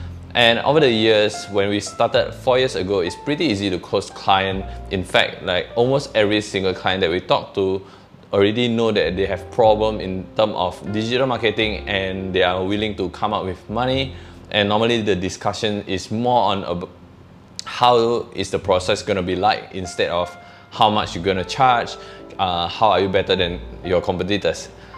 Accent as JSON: {"language": "English", "country": "Indonesia", "second_language": "English", "said": "So I'm from Indonesia, so we start reaching out to influencers in Indonesia and join our community in Kingsmaker."}